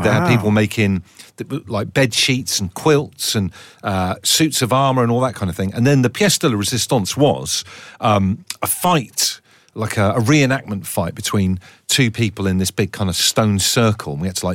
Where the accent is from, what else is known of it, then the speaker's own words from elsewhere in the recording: Torquay, South West England, United Kingdom; when I was growing up in Cuthbert, Maine in Torquay